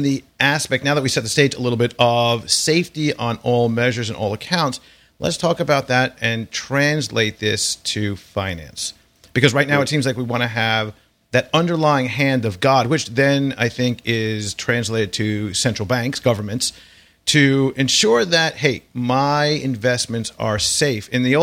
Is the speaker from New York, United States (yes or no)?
yes; New York, United States; I'm from New York. We drank it out of the hose, for that matter.